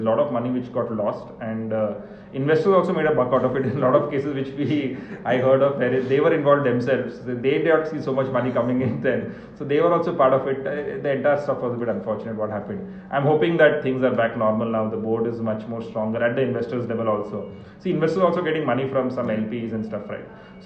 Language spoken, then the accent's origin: English; India; being an Indian, they were being little modest with me